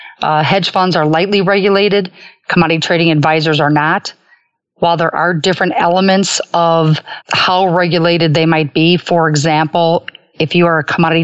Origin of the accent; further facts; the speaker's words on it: Chicago, Illinois, United States; So I was fortunate growing up in the Gold Coast of Chicago, babysitting for very well-off families